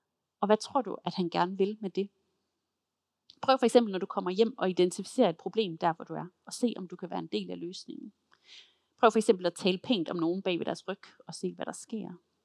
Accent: Silkeborg, Central Denmark Region, Denmark; Min forældres kirke hjemme i Silkeborg, hvor jeg kommer fra

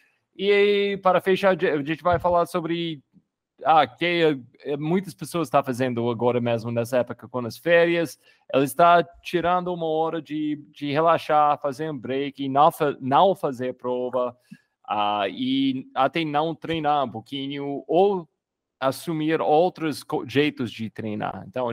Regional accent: Massachusetts, United States; Portuguese is a second language; now in Brazil; Porque lá na minha terra, perto do Boston, Massachusetts, é muito no norte.

